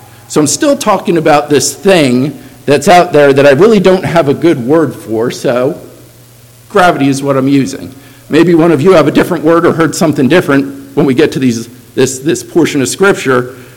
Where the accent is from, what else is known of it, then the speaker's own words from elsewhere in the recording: Florida, United States; And growing up in Florida, you would have, if you were in school, you would have the opportunity typically to go on field trips over to the Kennedy Space Center.